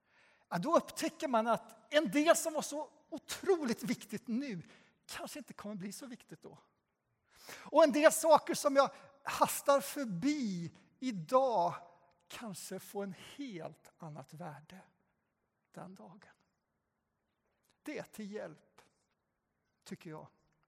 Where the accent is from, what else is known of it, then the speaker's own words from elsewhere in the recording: Västra Götaland County, Sweden; Jag kommer ju från Göten och Skaraslätten.